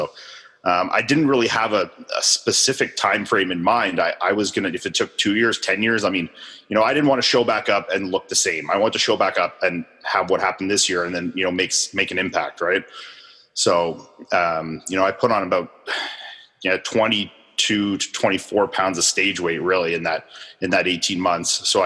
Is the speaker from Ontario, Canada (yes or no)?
yes; Ottawa, Ontario, Canada; So I grew up here in Ottawa, Ontario, Canada. So I've lived here my whole life. I mean, you know, I grew up about 20 minutes from where I live now.